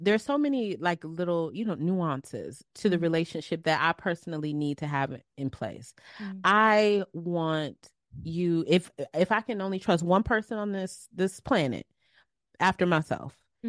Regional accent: United States; because I'm Black American, and I have lived with these tribal agreements

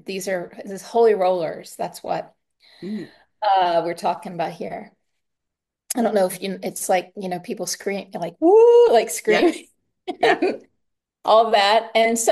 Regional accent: West Virginia, United States; my parents, I grew up in West Virginia, and my parents are very country folk.

